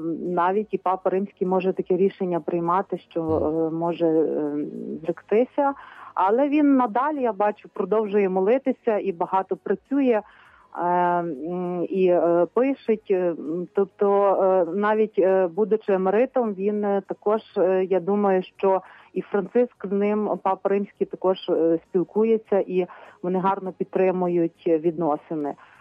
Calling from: Lviv Oblast, Ukraine; Львівщина.

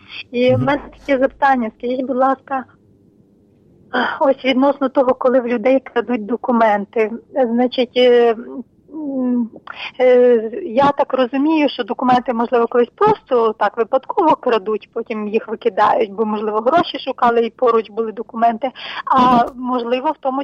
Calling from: Rivne, Rivne Oblast, Ukraine; Слава Богу … з Рівного.

